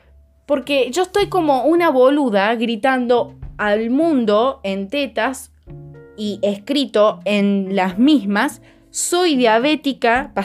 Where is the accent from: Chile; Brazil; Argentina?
Argentina; Córdoba; porque ya que estoy en Córdoba, soy cordobesa